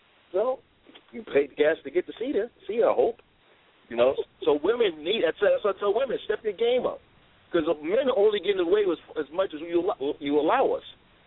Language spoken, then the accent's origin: English; New York, United States; Yeah, I'm from Newkirk. That's why I was born and raised on Newkirk. Newkirk at 21st.